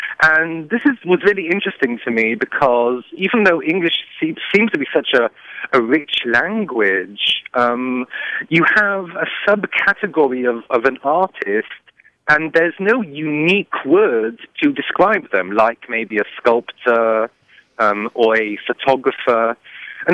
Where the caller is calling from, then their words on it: Champaign, Illinois, United States; I'm calling you from Champaign, Illinois. I'm a graduate student at the University of Illinois.